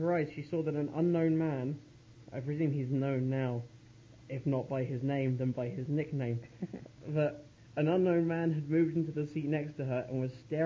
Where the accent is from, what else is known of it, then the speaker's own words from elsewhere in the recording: England, United Kingdom; It's not my hometown. It's my home country. England's bigger than that.